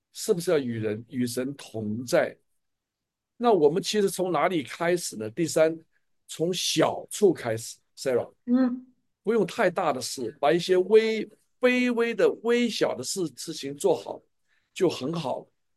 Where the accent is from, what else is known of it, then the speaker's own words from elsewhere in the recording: China; 你想想我在中国出生，文革长大